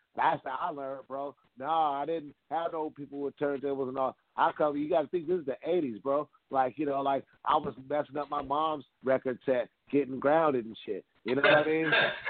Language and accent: English; Portland, United States; I'm from Portland, man. You know, I mean, you know. The neighborhood, you know, it was kind of wild